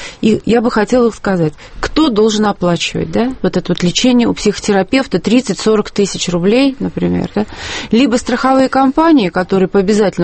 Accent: Ivanovo, Ivanovo Oblast, Russia; Ну, если говорить о нашем городе, а мы из Иваново

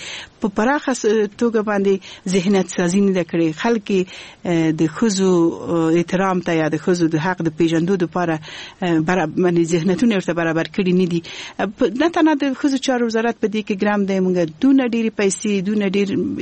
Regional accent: Kabul, Afghanistan; also born or lived in Balkh; هغه وخت دغې لپاره ما درس د په کابل کې ویلی دی او لویه شوی په کابل کې.

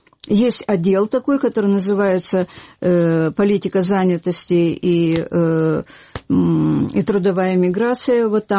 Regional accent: Russia; moved away as an adult; now in Kyiv, Ukraine; Я очень давно приехала из России. Я приехала в Киев по распределению молодых специалистов.

